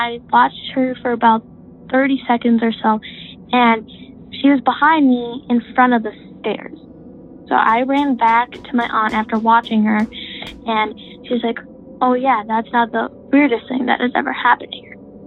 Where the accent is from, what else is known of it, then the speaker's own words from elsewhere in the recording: Minnesota, United States; I'm from South Central Minnesota.